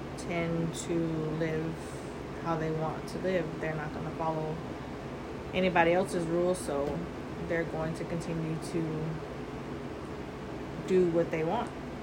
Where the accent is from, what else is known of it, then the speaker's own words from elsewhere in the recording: Hawaii, United States; also born or lived in North Carolina; Hawaii and North Carolina.